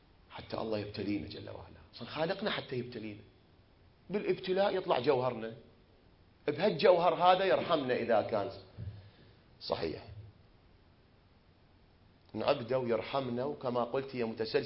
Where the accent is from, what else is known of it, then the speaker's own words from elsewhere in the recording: Iraq; إحنا أبناء البلد المقدس، العراق كله بلد خاص، هذا الكلام مو أقوله لأني من هذا البلد لا والله